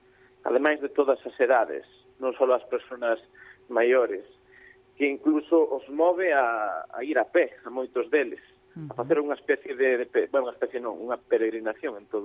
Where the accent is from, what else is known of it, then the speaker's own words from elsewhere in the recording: Castro de Riberas de Lea, Galicia, Spain; eu que son de Castro de Riberas de Lea, recordo desde neno ir con meus pais a Festa dos Milagros.